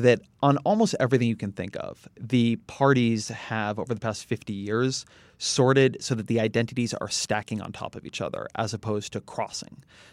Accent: California, United States; I am Californian and a father, and I'm Jewish and I'm a vegan

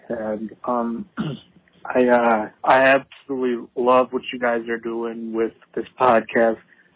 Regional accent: Milwaukee, Wisconsin, United States; I am from Milwaukee, Wisconsin.

